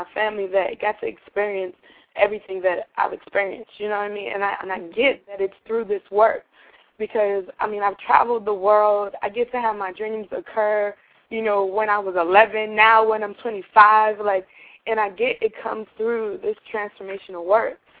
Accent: Boston, Massachusetts, United States; So I was able to bring it back to Boston, my hometown

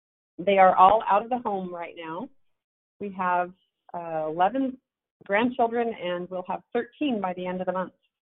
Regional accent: California, United States; moved away as an adult; also born or lived in New York / Utah; I was born in New York and lived there for 2 years. My family moved to California. I was raised there, graduated high school from California high schools, and then moved on to Utah to attend Brigham Young University.

